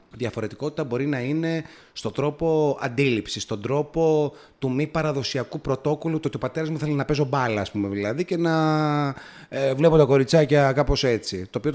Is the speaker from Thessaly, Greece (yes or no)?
no; Nikaia, Attica, Greece; Γεννήθηκα στη Νίκαια. Και μεγάλωσα συγκεκριμένα στα νεόκτιστα Σποπύργου.